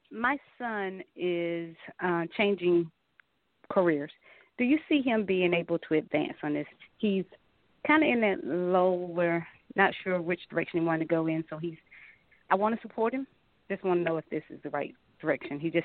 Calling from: Atlanta, Georgia, United States; I'm calling from Atlanta, Georgia.

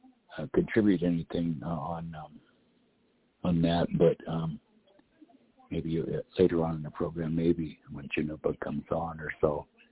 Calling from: Albuquerque, New Mexico, United States; I'm calling from Albuquerque.

